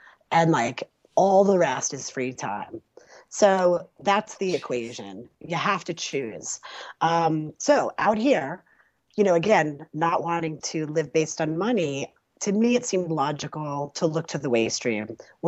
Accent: New York City, New York, United States; I was just in New York City, and I'm a New Yorker

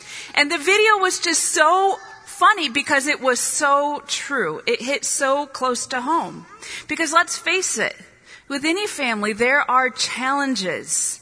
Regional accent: Midwest, United States; Oftentimes, whenever I'm telling someone that I'm from the Midwest, they like to say, oh, what do you think of the weather out here?

